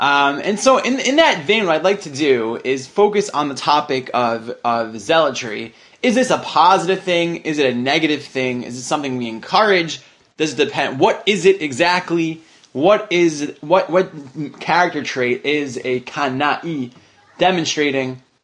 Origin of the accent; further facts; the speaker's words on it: United States; And certainly, I'd say on a day, as an American, we just celebrated our Day of Independence.